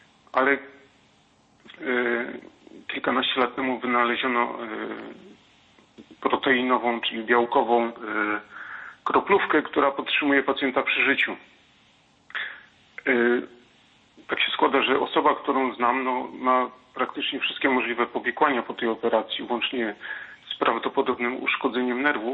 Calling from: Wrocław, Lower Silesian Voivodeship, Poland; z Wrocławia. Pozdrawiam ojca, panią doktor.

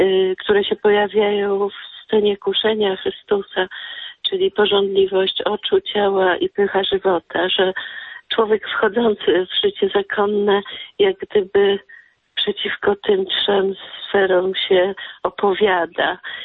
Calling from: England, United Kingdom; jestem z Anglii

